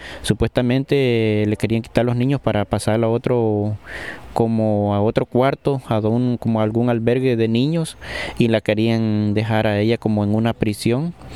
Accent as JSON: {"language": "Spanish", "country": "El Salvador", "lives_now": "United States", "said": "nosotros somos centroamericanos, venimos de El Salvador"}